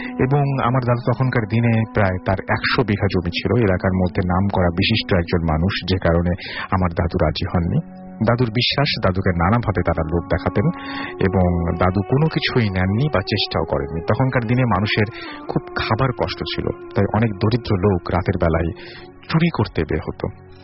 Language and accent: Bangla; Khulna Division, Bangladesh; Meherpur main শহর থেকে প্রায় 8 কিলোমিটার দূরে মেহেরপুর কুষ্টিয়া মহাসড়কের পাশে আমাদের গ্রাম।